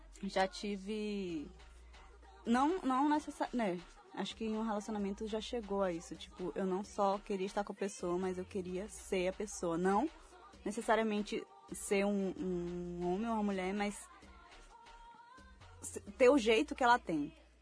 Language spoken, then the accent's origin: Portuguese; São Luís, Maranhão, Brazil; now in São Paulo, Brazil; Eu não sou daqui de São Paulo, eu e Luiz, nós não somos de São Paulo, ele é de Brasília e eu sou de São Luís, Maranhão.